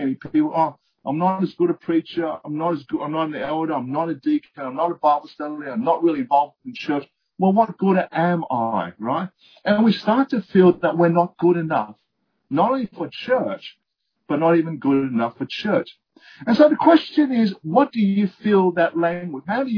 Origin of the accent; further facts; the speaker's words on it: Australia; we might call ourselves an Aussie Christian. And the emphasis is strong again on being Aussie.